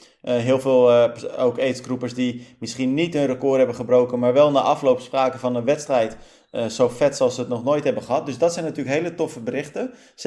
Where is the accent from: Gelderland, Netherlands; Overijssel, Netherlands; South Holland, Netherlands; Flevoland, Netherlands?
Flevoland, Netherlands; Almere; En dan uitgerekend in deze wedstrijd, Almere, mijn thuisstad, heb jij mij verslagen.